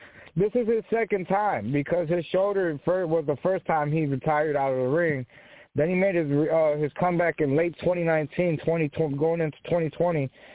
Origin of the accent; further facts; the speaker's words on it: San Antonio, Texas, United States; Oh yeah, I'm from San Antonio myself. Oh yeah, Texas boy.